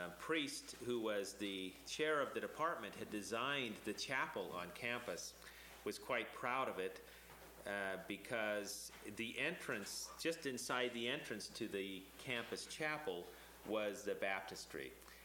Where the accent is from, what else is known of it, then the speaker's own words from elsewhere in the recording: Arizona, United States; I was baptized when I was 7 years old. And as I've said earlier, I grew up on the Navajo Indian Reservation.